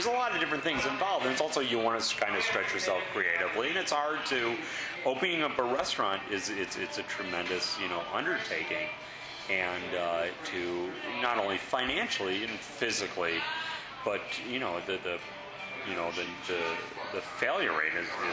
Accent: Chicago, Illinois, United States; also born or lived in New York; Yeah, born and bred in Chicago. Went to college in New York and lived there for a little bit, and then moved back.

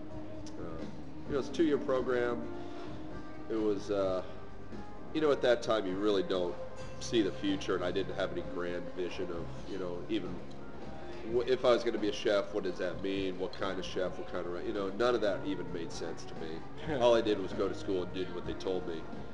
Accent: Oxford, Ohio, United States; also born or lived in San Diego / Spain; I was born in San Diego, son of a Navy doctor, so we moved around quite a bit. I went from San Diego to Spain, spent some time in Spain, and then my dad was originally from Cincinnati, so he... found a small town called Oxford, Ohio

